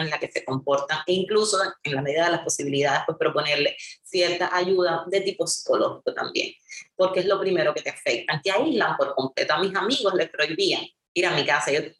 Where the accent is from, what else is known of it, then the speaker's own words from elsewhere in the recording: Cuba; now in United States; siempre los cubanos salimos muy flacos de Cuba, engordamos cuando llegamos a Estados Unidos